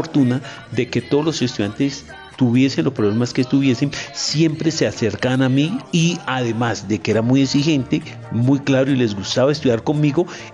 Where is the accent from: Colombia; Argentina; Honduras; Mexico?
Colombia; Dagua, Valle del Cauca; born there; yo nací en Dagua Valle, un municipio que queda a 50 minutos de Cali. Allí nací en un hogar muy humilde. Mi madre tuvo 6 hijos. De los 6 hijos nacimos un par de gemelos